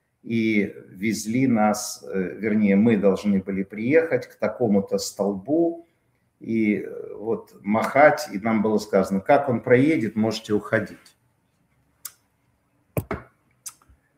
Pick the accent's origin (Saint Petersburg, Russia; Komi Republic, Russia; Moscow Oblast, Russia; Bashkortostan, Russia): Bashkortostan, Russia; Я родом из Башкирии